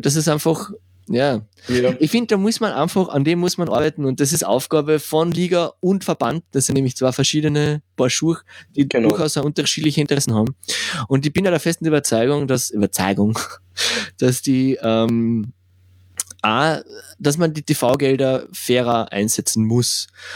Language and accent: German; Spittal an der Drau, Carinthia, Austria; Spital, gibt es nämlich mehr Eishallen als im Rest von Österreich, und in Spital gibt es auch eine in meiner Heimatstadt